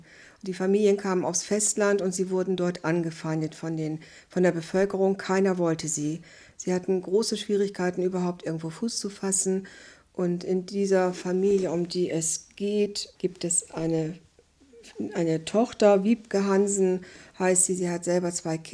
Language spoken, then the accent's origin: German; Lower Saxony, Germany; Ich selber komme auch von einem Bauernhof und bin in den 50er Jahren aufgewachsen hier im Oldenburger Land